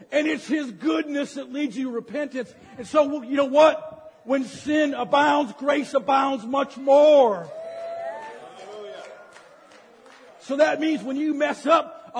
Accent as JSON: {"language": "English", "country": "United States", "said": "I'm an American."}